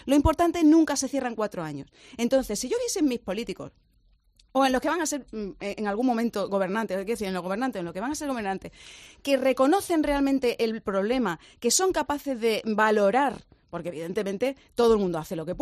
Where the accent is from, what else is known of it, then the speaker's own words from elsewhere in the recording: Andalusia, Spain; yo como andaluza opino